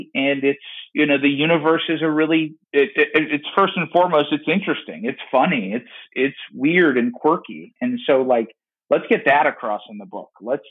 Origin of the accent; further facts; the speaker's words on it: Baltimore, Maryland, United States; But it's also like, you know, I'm from Baltimore. Baltimore can be really dangerous, too.